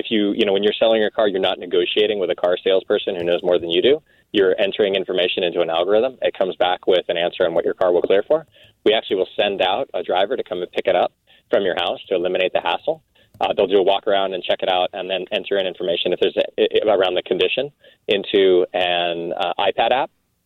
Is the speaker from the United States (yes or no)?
yes; El Paso, Texas, United States; also born or lived in Midwest; I was born in the Midwest, and when I was very young, my folks, my mom went to go work for the U.S. military down on the Mexican border in El Paso, Texas, as a doctor.